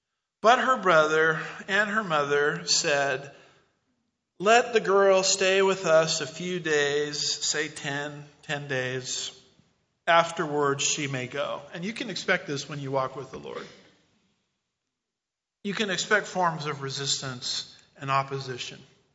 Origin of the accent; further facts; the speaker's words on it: United States; Why do I have two cars? Because I'm an American, right?